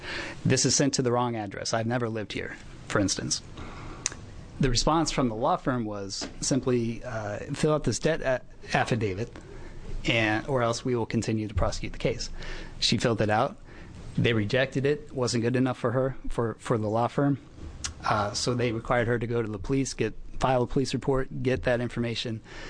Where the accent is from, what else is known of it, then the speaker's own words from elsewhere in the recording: Oregon, United States; I am from Washington County, and I represent debtors who get sued on these collection lawsuits.